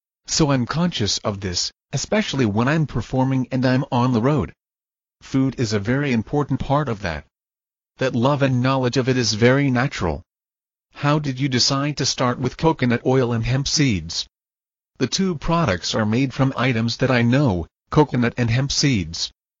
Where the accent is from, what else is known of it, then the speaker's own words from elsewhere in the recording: Jamaica; I'm from Jamaica. We have very special foods there.